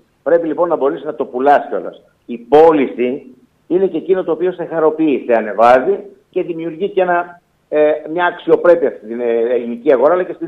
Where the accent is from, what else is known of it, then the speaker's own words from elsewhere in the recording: Imbros, Çanakkale, Turkey; όταν ήμουν μικρός, μεγάλωσα δίπλα σε ελαιώνες και δίπλα σε μελισσοτές και στην Ήμβρο, στην πατρίδα μου.